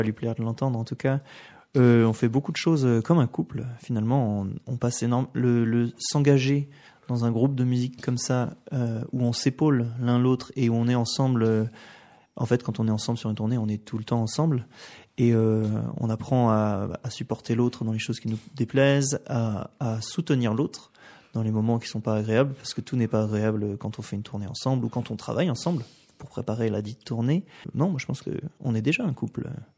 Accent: France; comme on est français et qu'on fait souvent des kilomètres pour aller dans un festival

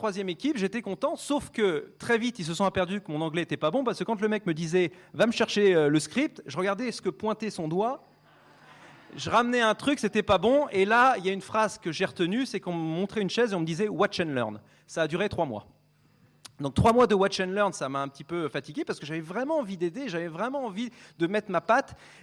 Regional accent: France; il me dit, t'as un drôle d'accent. Alors je l'ai regardé, je dis, oui, je suis français.

